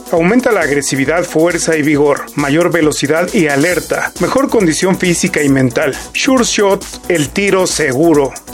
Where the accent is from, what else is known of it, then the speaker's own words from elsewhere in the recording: Chihuahua, Mexico; lo que nos da identidad como mexicanos y en particular como habitantes del estado grande que es Chihuahua.